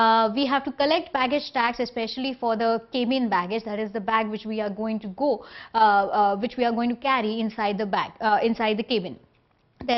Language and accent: English; India; So if I as an Indian want to go to a country like USA, the sets of rules for an Indian to visit USA would be different.